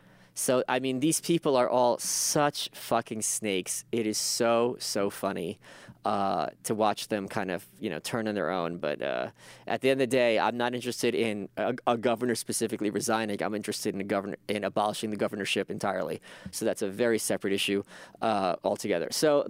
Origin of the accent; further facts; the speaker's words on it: Brooklyn, New York, United States; English is a second language; not knowing I'm an immigrant. English is my second language. You don't know anything about cost of living, even though I'm from Brooklyn.